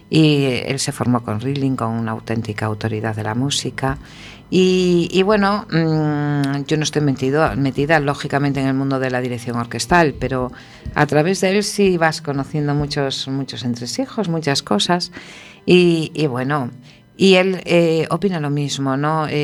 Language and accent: Spanish; Galicia, Spain; yo soy muy gallega